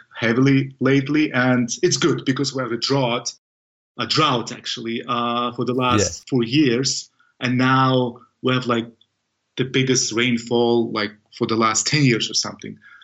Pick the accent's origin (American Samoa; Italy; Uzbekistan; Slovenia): Uzbekistan; English is a second language; also born or lived in United States; And so I was born and raised in Uzbekistan, and then 20 years ago I studied at the States, in great state of Alabama.